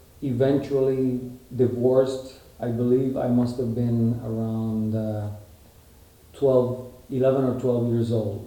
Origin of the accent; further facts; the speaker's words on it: San Juan, Puerto Rico; born there; I was born in San Juan, Puerto Rico.